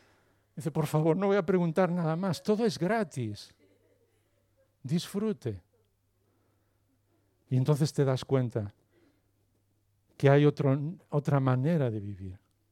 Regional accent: Galicia, Spain; yo soy gallego, ya sabéis, entonces me gusta preguntar todo

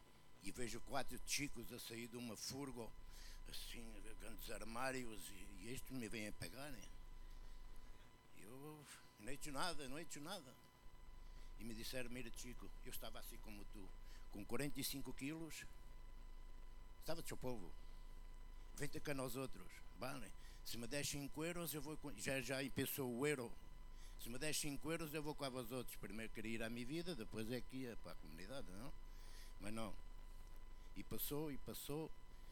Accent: Lisbon, Portugal; now in Porto, Portugal; Sou de Lisboa, mas vim para o Porto, atirado aí.

